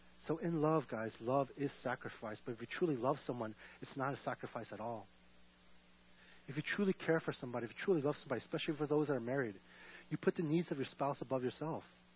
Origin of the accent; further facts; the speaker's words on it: Seoul, South Korea; But as I said, I came from Seoul, South Korea